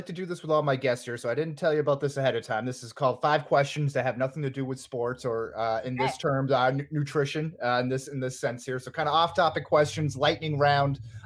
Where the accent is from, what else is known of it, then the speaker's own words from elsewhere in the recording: Massachusetts, United States; Yeah, I'm from Massachusetts.